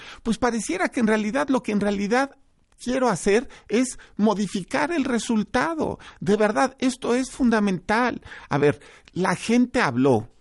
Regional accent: Mexico; nosotros somos jueces mexicanos

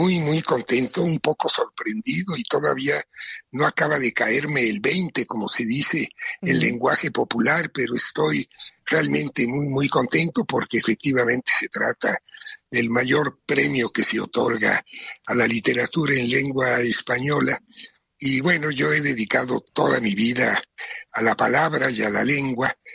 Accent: Mexico; Soy el séptimo mexicano que obtiene este galardón

